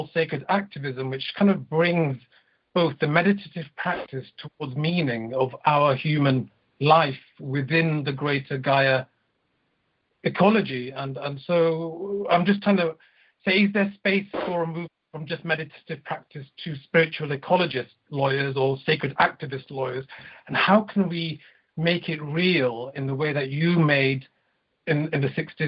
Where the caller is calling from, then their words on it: South West England, United Kingdom; I'm calling in from Devon in England